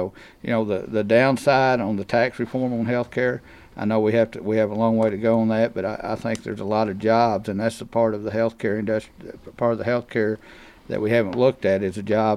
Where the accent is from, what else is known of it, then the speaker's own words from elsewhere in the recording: Kentucky, United States; I love Western Kentucky. I'm very deep rooted there. Growing up in McCracken County, I learned at a young age what faith, family, and hard work was all about.